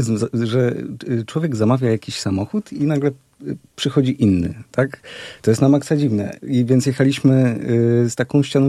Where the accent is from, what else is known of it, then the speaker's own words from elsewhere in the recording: Elbląg, Warmian-Masurian Voivodeship, Poland; born there; Ja urodziłem się w Elblągu.